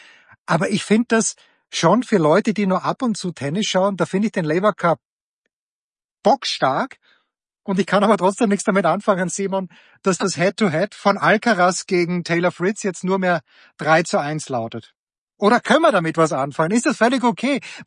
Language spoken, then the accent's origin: German; Austria; früher in Österreich hatten wir einmal im Jahr in dem traurigen Bezirk, wo ich herkomme, die sogenannte Leistungsschau